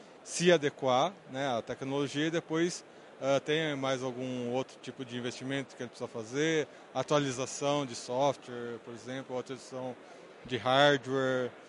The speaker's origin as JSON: {"language": "Portuguese", "region": "Rio Grande do Sul", "country": "Brazil", "said": "A gente vem do Rio Grande do Sul, por exemplo, onde há mais agricultura familiar, onde as fazendas estão relativamente mais próximas"}